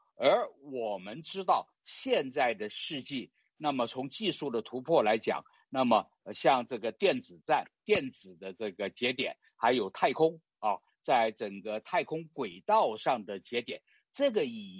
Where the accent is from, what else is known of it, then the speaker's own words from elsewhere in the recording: Taiwan; 那么所以呢，作为台湾人呢，我觉得台湾人要先问自己可不可靠